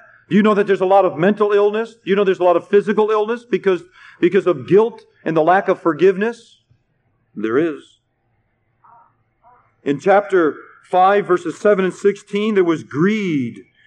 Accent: United States; Now, I'm an American. Don't get me wrong. I enjoy living in America.

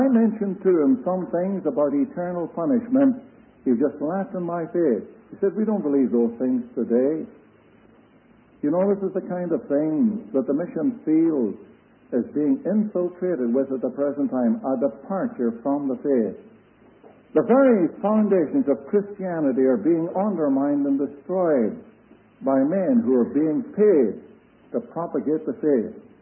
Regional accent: Ireland; accent: Irish; moved away as an adult; now in Angola; I suppose most of you can tell by my tongue that I'm an Irishman. I lived there until I was 21 years old. I had my education in Ireland. And then for 37 years, we have lived in another Roman Catholic country over in Angola.

